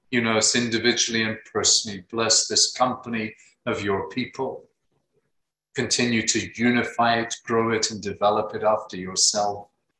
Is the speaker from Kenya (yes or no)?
no; United Kingdom; also born or lived in Zambia; now in United States; I'm British.